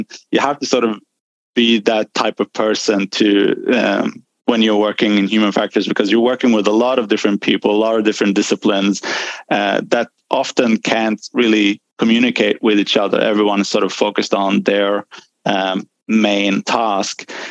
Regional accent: Sweden; I'm from Sweden, so this is all in Sweden, north of Sweden in Luleå Technical University, University of Technology.

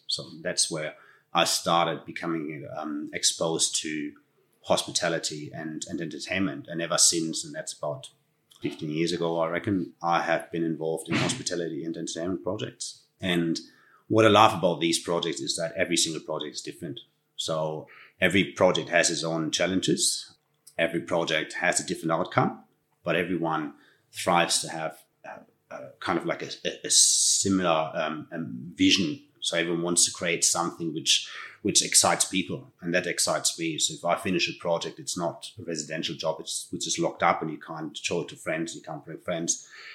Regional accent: Germany; English is a second language; I'm from Germany

